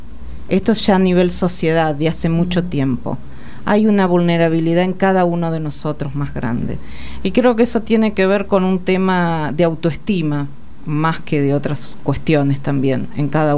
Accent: Carlos Casares, Buenos Aires Province, Argentina; now in Buenos Aires, Argentina; Yo, por ejemplo, que me vine de Carlos Casares y dejé, en aquel momento era así, dejé a toda mi familia

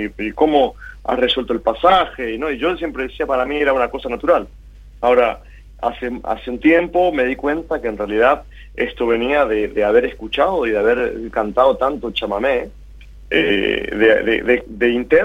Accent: Posadas, Misiones, Argentina; now in Europe; yo soy de Posadas y siempre con mucho cariño hacia mi tierra, hacia nuestra música. Me crié ahí

